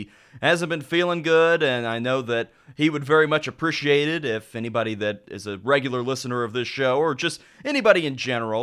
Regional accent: Kansas City, United States; And, you know, I'm from Kansas City, and they can't quite do as much just because there are 100 teams throughout the metro.

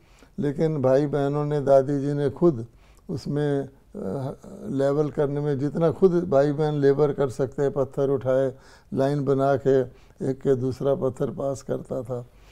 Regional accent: Amritsar, Punjab, India; और मैं भी अमृतसर का रहने वाला हूँ, मेरा जन्म स्थान अमृतसर है।

